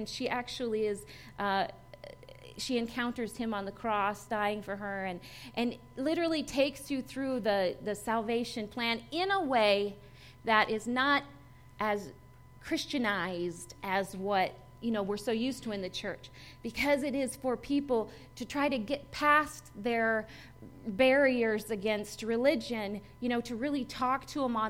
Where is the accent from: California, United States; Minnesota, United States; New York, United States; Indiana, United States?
Minnesota, United States; also born or lived in Nebraska; See, I grew up in Minnesota and Nebraska, and so I down in Texas, they'll be like, you talk funny.